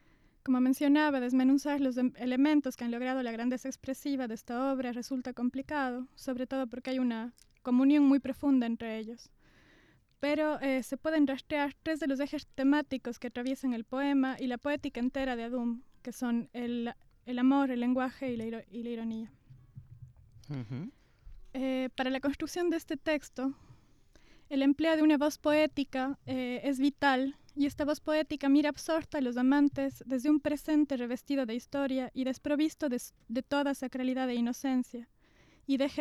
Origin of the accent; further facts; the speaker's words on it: Cuenca, Azuay, Ecuador; yo no soy de Ambato, yo soy cuencana, una ciudad de la sierra también de Ecuador.